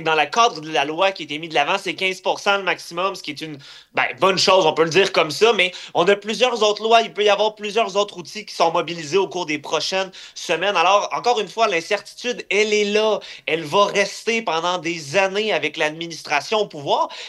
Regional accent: Canada; Mais en tant que Canadien, c'est quoi l'impact?

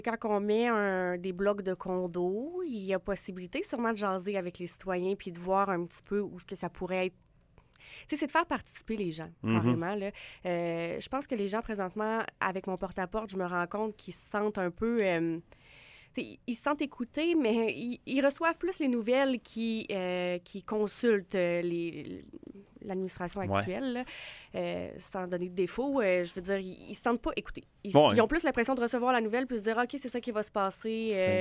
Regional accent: Val-Bélair, Quebec, Canada; je viens de Val-Bélair, c'est mon coin.

